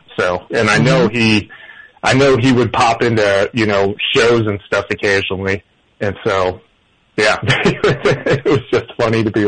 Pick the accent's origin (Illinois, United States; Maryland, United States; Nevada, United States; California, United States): Illinois, United States; Rockford; So my hometown of Rockford, Illinois, is known as the fastener capital of the world because they make fasteners, but the more sort of pejorative name would be Screw City.